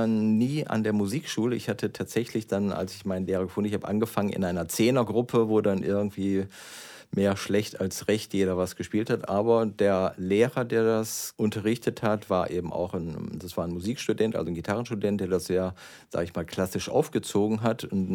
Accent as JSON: {"language": "German", "region": "North Rhine-Westphalia", "country": "Germany", "tie": "born or raised there", "said": "ich stamme nicht aus dem Ruhrgebiet. Ich bin zwar da groß geworden, aber ich bin ja gebürtig vom Niederrhein, das noch ein Stückchen weiter ist. Und Niederrhein klingt jetzt erstmal sehr exotisch, das ist quasi kurz vor der holländischen Grenze."}